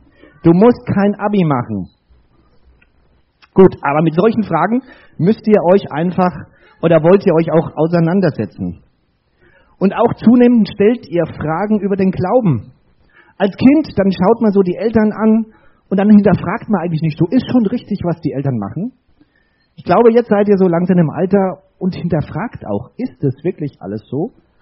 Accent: Bavaria, Germany; Ich komme aus Bayern

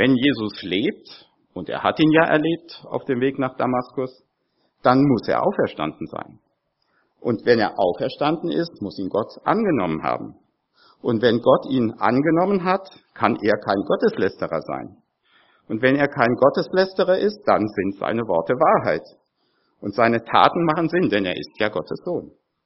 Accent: Crete, Greece; Ich komme aus Kreta, ist noch gar nicht so lang her, das ist Griechenland

